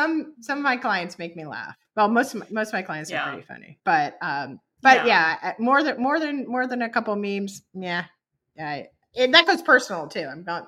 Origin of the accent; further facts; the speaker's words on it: Rhode Island, United States; Some know I'm from Rhode Island.